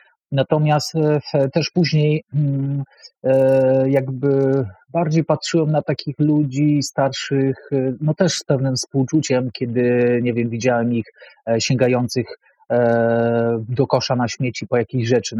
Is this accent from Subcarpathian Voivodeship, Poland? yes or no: yes; Rzeszów, Subcarpathian Voivodeship, Poland; now in Warsaw, Poland; I jak przyjechałem z Rzeszowa do Warszawy, to zobaczyłem ten młyn, który tutaj jest